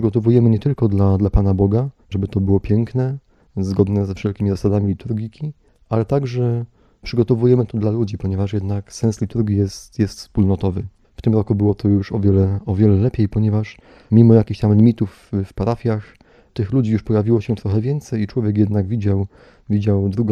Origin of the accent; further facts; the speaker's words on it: Syców, Lower Silesian Voivodeship, Poland; pochodzę z parafii świętej apostołów Piotra i Pawła w Sycowie.